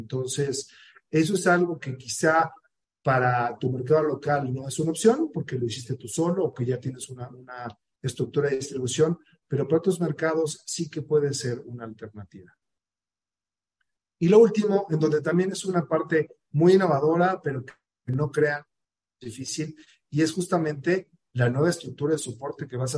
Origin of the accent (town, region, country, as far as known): Mexico